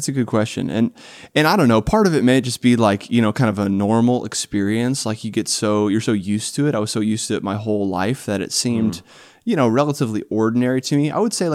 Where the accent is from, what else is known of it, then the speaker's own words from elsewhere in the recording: Illinois, United States; But shortly after, moved to Illinois. So I grew up in Illinois and youngest of five kids